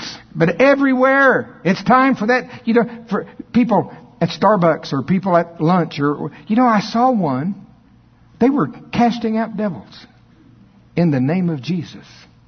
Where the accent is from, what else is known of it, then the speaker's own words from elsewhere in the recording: Oklahoma, United States; I'm from Oklahoma. I love it.